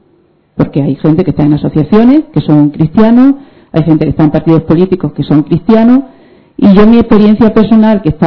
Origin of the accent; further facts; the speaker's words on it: Cáceres, Extremadura, Spain; de Cáceres.